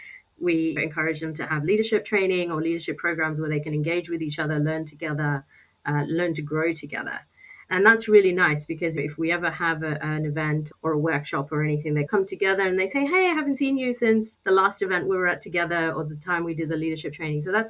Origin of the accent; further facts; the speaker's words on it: Australia; now in Oxford, United Kingdom; That is a really tricky question for an Aussie to answer. You know, one of the things that I found when I moved from Sydney to Oxford, I live in Oxford